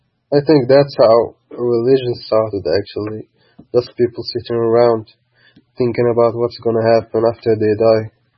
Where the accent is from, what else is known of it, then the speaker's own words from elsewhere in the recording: Morocco; Most Americans I tell them that I'm from Morocco, they have no idea where it is, actually.